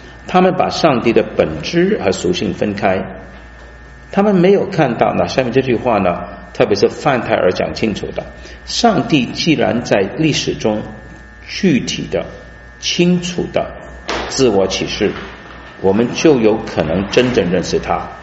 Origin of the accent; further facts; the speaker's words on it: China; 但是我们中国人讲这个宇宙的真理呢，最高的真理呢，没有想要说那个是一个位格的啊